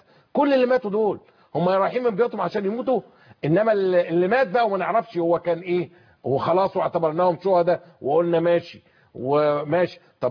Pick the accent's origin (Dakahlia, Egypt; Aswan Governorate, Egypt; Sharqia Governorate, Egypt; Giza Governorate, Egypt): Giza Governorate, Egypt; Giza; ابص الاقي عندنا في المنطقه، انا من الجيزه مثلا